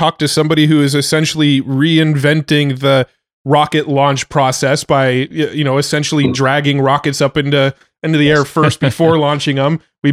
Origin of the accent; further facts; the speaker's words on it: San Diego, California, United States; because we grew up in San Diego. We were born and raised in San Diego.